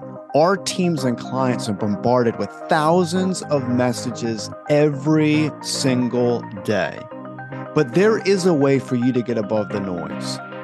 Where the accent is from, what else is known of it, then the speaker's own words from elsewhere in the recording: Maryland, United States; So I was raised in Harford County, Maryland, and there was a Bel Air High School.